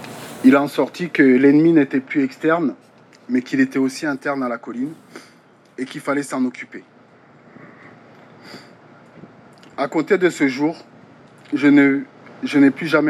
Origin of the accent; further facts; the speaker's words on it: Kigali, Rwanda; born there; je suis né en 1981 à Nyarugenge, Kigali … d'un père originaire de Nyanza … d'une mère native de la capitale